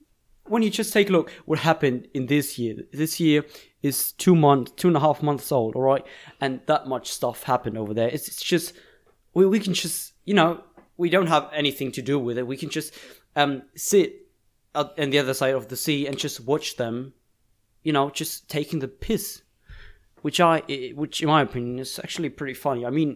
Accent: Germany; English is a second language; and I'm from Germany, yeah

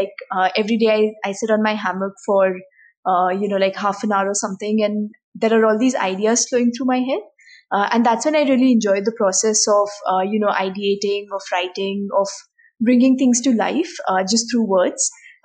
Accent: India; just by virtue of growing up in India, I think we're pretty much prepared for the rest of the world.

